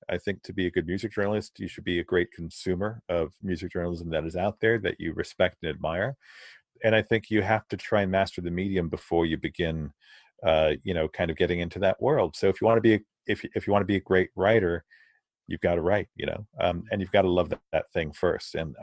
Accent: Naples, Virginia, United States; also born or lived in London; I grew up in Naples, in Italy. I was born in London, grew up in Naples, in Virginia, in the States.

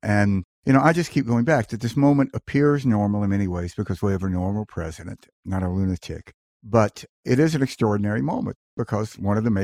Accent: Mississippi, United States; You know, when I grew up in Mississippi, there was a phrase that University of Mississippi professor coined called the Magnolia Curtain.

